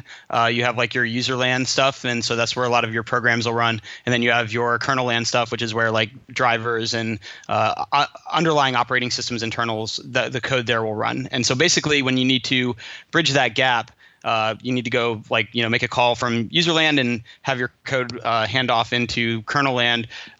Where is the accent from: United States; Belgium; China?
United States; Cincinnati, Ohio; now in Austin, United States; So I live in Austin, Texas. I grew up in Cincinnati, Ohio, and that's where … kind of started.